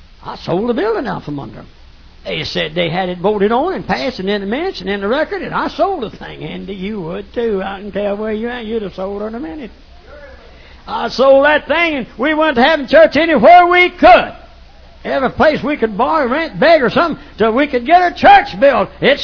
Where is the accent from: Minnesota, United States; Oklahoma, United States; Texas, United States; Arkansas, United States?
Arkansas, United States; Arkadelphia; because one, I come from Arkadelphia.